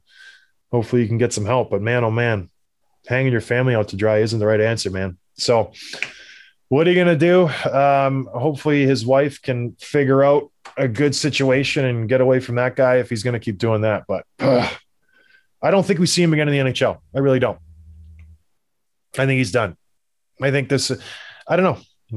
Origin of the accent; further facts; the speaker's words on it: Canada; And I'm from Canada.